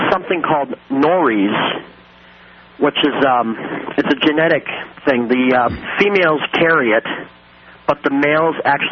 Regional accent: Springfield, Vermont, United States; I was born in Springfield, Vermont.

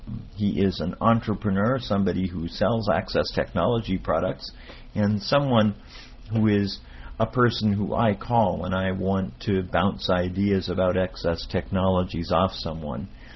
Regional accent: Miami, Florida, United States; Good evening … from Miami, Florida.

